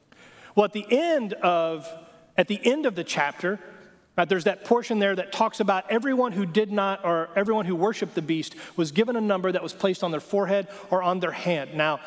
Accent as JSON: {"language": "English", "region": "Texas", "country": "United States", "said": "You know, I'm Texan, right? I'm Texan"}